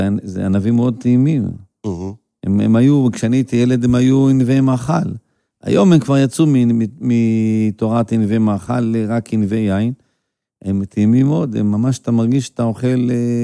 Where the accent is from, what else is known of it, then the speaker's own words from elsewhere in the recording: Yesodot, Central District, Israel; אני גדלתי ביסודות, אבי היה רפתן